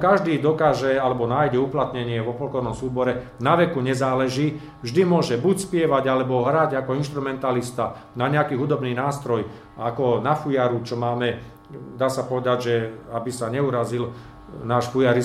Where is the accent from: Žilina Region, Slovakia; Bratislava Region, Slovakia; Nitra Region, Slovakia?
Nitra Region, Slovakia; Obice; aj z dediny, odkiaľ som ja, z Obíc a z prilahlých dedín